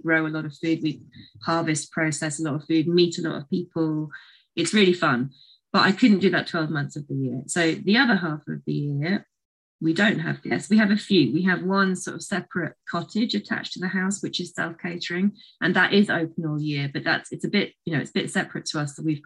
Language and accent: English; United Kingdom; moved away as an adult; Me and my partner and my husband, we're both British, but going back a few years now, I mean, at least 10, 15 years ago now, we sort of had the growing feeling that we didn't want to spend the rest of our days in the UK